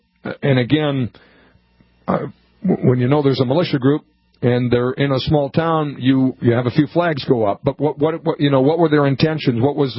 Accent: Montevideo, Minnesota, United States; Number one, it's my hometown. And you just think of this as sleepy west central Minnesota town.

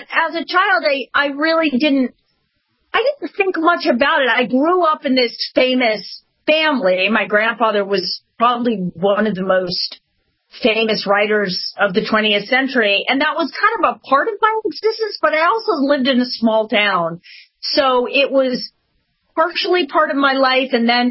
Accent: Ketchum, Idaho, United States; also born or lived in Sun Valley; I grew up in Sun Valley, Idaho, Ketchum, Idaho.

